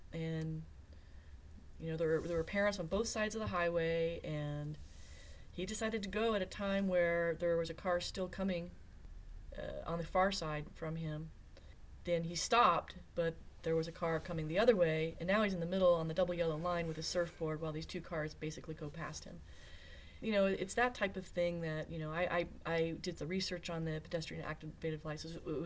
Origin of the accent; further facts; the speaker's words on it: England, United Kingdom; And when I grew up in England, and when you visit Europe, you'll find that there's all kinds of circuitous paths and streets and stuff like that.